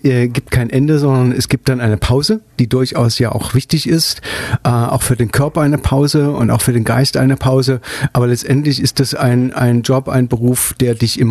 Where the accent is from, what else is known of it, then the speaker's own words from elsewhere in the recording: Altenburg, Thuringia, Germany; born there; Also ich bin in Altenburg geboren und das Altenburg ist ein Städtle, sagt mal, ne? Städtle. Wo sich die immer ein bisschen gestritten haben. Man hat es zu Sachsen gehört und man hat es zu Thüringen gehört. Auf alle Fälle ist es eine sehr schöne Stadt